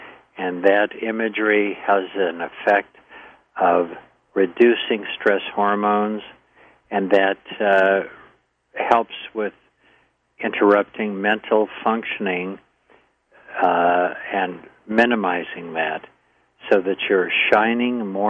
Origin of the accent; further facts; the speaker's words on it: Minneapolis, Minnesota, United States; Okay, I grew up in Minneapolis.